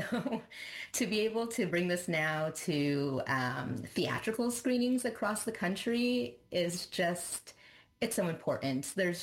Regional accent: Montreal, Quebec, Canada; I'm from the Montreal area, so we have like one of the top leagues in the world

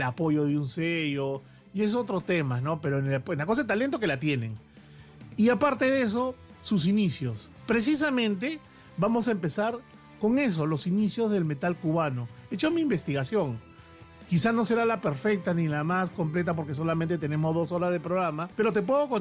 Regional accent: Peru; yo pensaba que solamente había pasado en mi país, en el Perú

